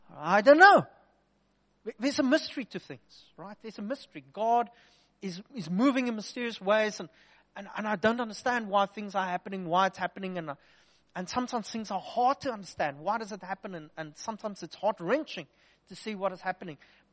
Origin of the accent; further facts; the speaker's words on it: Upington, Northern Cape, South Africa; That's why I'm walking around with a squint all day long anyway, because I'm from Upington.